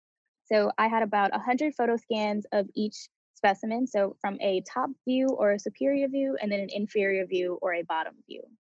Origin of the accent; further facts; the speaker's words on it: Eunice, Louisiana, United States; now in Eugene, United States; So originally, I'm from Eunice, Louisiana.